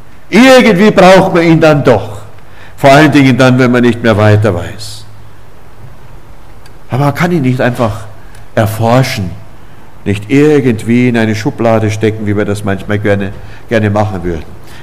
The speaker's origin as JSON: {"language": "German", "town": "Oberammergau", "region": "Bavaria", "country": "Germany", "said": "Ja, ich komme ja nur aus Oberammergau, dem Herrgottschnitzer Dorf"}